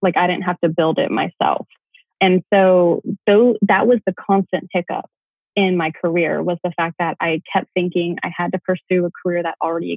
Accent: Georgia, United States; I grew up in Southeast Georgia. So I'm way on the other side of where you are on the West Coast. Grew up there, spent my whole childhood there, and then went to a small liberal arts school in the North Georgia mountains.

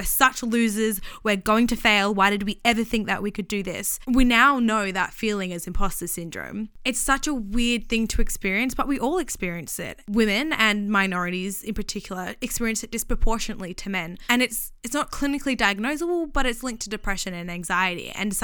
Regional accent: Scotland, United Kingdom; Storm and I have very similar mindsets and we agree on a lot of things, but that means we're Scottish as well, so we're very strong-minded

